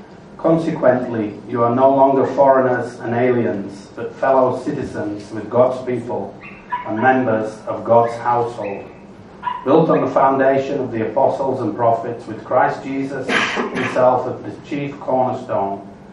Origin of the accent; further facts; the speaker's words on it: England, United Kingdom; also born or lived in Wales; I'm English, I was born in English, but I'm half Welsh. My father's Welsh and my mother's English. So I lived in Wales for a long time, and I came to Macedonia, I came to Skopje 15 years ago